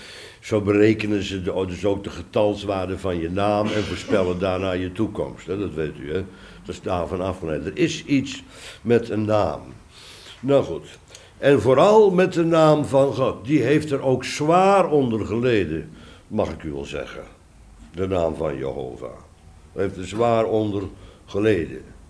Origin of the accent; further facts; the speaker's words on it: Haarlem, North Holland, Netherlands; wij Haarlemmers lezen dat dan verkeerd enzovoort